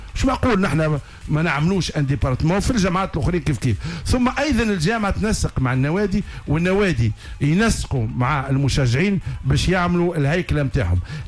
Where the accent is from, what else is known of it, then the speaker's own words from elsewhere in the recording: Tunisia; وأنا جاي من تونس لهنا